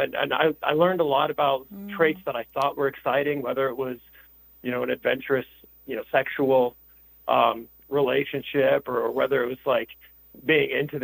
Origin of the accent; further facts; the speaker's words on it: La Porte, Colorado, United States; Okay, well, I'm in my late 30s, born and raised in Colorado, and I grew up in La Porte.